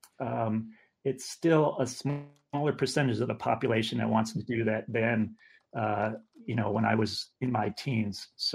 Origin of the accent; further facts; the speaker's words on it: Wisconsin, United States; Well, I grew up in Racine County here in Wisconsin, and so it was a different time.